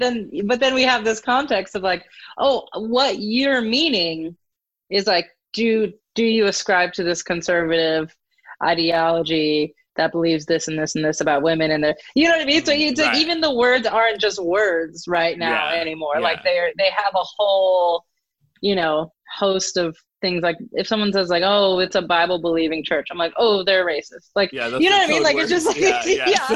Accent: Long Beach, California, United States; also born or lived in Whittier; So I was born in California. I lived there till I was 10, very much in the church.

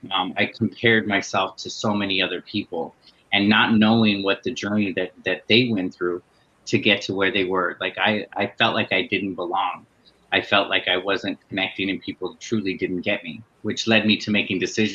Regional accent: San Fernando, California, United States; Growing up in San Fernando and in a very Latino community, I wasn't Latino enough. I speak very little Spanish. I understand Spanish, but I don't necessarily, I'm not fluent in it.

